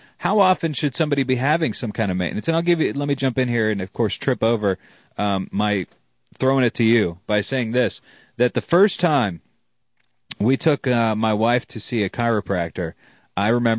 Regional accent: the South, United States; accent: southern; I was told a long time ago that I needed to lose my southern accent if I wanted to be on the air.

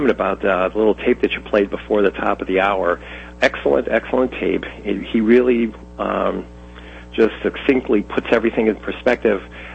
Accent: Chicago, Illinois, United States; I'm from the Chicagoland area, and I've been blessed to be able to travel around the world

